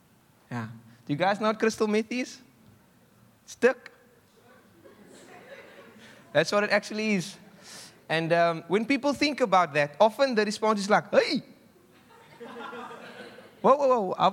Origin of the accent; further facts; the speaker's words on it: South Africa; I grew up in Alsace River. I had enough, but I didn't have like a lot. And so just some context of where I'm from is quite rough.